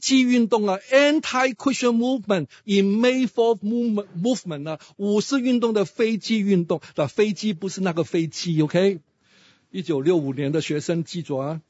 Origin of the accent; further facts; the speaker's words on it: Hong Kong; 我们香港人从来没有结婚的，我们一直都是同居的。